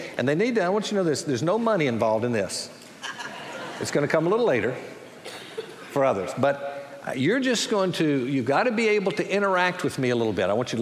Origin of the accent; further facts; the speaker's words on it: Alabama, United States; I was 13 years of age. I grew up in the North Alabama region, and in that area, there were various rock quarries